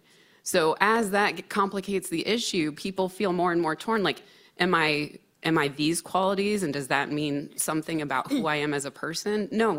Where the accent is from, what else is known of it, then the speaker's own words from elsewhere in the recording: Midwest, United States; wanting to be a good patriot, growing up in the Midwest.